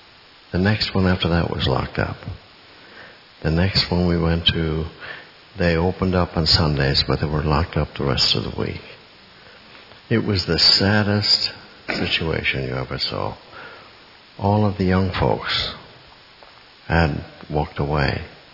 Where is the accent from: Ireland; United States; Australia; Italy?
Ireland; Limerick, Munster; moved away; I'm born and raised in Ireland and left there 59 years ago. 58 years ago. We were married 58 years. but in my hometown, Limerick